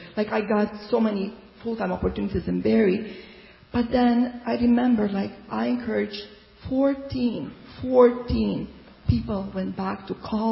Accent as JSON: {"language": "English", "country": "Romania", "tie": "born or raised there", "moved": "yes", "lives_now": "Canada", "said": "I've been in Canada for 29 years. I came from Romania. We grew up in communism with no privileges like we have it here."}